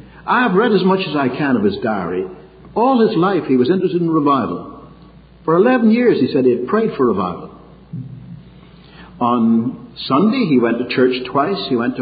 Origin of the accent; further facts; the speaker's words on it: Ireland; when I was a lad growing up in Ireland